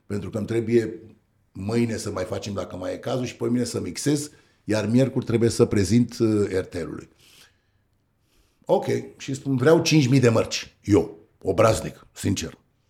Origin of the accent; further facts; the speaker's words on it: Romania; Zic, din România. Din România? Așa, cu blond, cu ochii albaștri? Zic, dar tu crezi că în România sunt numai maimuțe sau ce sunt acolo? Merg maimuțele pe stradă sau ce? Zic, sunt român, da.